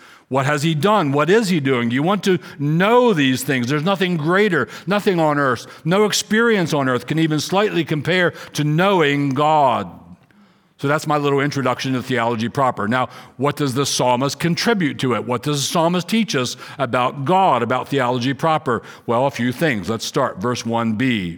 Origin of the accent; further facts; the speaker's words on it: England, United Kingdom; I'm from England. My dad's from England.